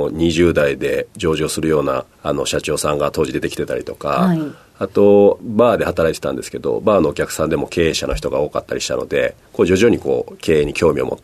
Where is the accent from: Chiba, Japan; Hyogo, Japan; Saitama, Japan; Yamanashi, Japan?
Hyogo, Japan; Takarazuka; 兵庫県の宝塚市出身です。